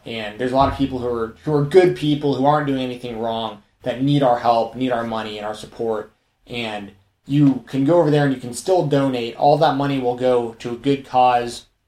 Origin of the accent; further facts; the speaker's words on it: Atlanta, Georgia, United States; My next door neighbor growing up in Atlanta was black.